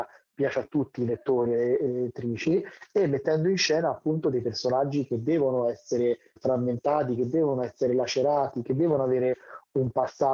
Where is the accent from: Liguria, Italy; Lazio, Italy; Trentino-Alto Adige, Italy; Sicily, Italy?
Lazio, Italy; Rome; born or raised there